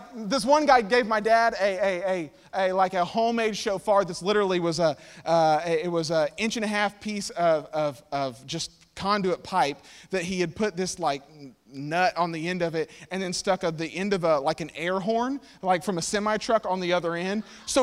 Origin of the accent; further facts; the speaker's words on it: Corbin, Kentucky, United States; But I'm from Kentucky originally. I was born in Corbin, Kentucky. It's hole in the wall, home of Colonel Sanders and KFC.